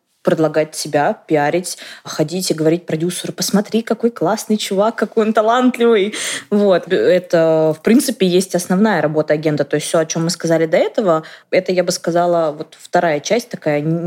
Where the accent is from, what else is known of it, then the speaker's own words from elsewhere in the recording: Saint Petersburg, Russia; Я сама из Санкт-Петербурга.